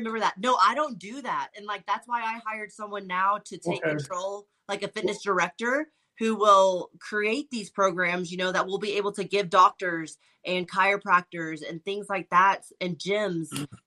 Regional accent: Boys Ranch, Texas, United States; Taylor and I grew up in Boys Ranch with our grandparents, gratefully, you know.

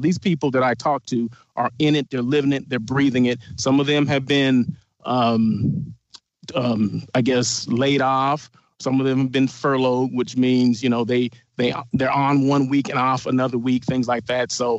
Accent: Blythe, California, United States; I am from Blythe, California, born and raised 18 years, right? So people think, oh, this dude's from L. He's L.A. No, I'm Blythe. I'm straight from Blythe, straight from the country, okay? Desert country, same thing.

